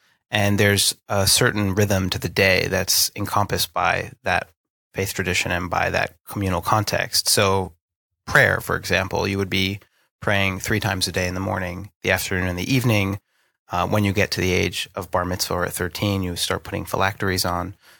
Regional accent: Northeast, United States; at least in the place that I grew up in the Northeast

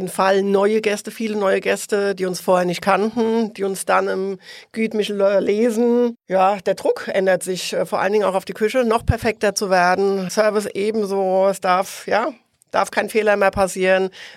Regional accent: Oestrich-Winkel, Hesse, Germany; Ich bin in Österreich-Winkel aufgewachsen

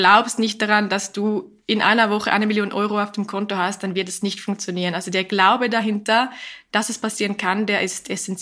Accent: Zurich, Switzerland; Ja, ich komme aus der Schweiz, ich lebe im Kanton Zürich, ich bin 33 Jahre alt

